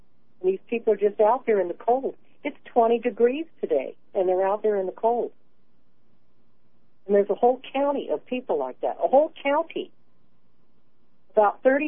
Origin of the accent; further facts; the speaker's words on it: Los Angeles, California, United States; we come from Los Angeles, and we've always been very ecology-minded